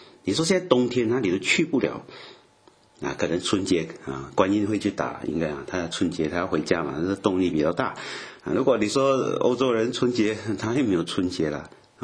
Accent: France; Chinese is a second language; 可能意大利跟我们法国人一样啊

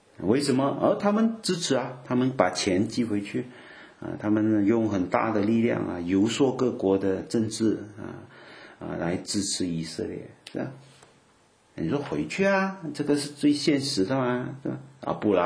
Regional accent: China; 我们不是犹太人，我们是外邦人，我们是华人啊，我们做了基督徒

